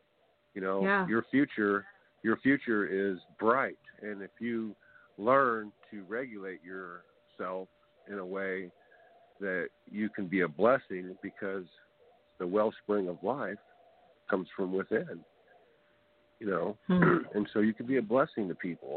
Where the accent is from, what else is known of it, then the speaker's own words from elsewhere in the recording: California, United States; Yeah, I'm from California. Yeah.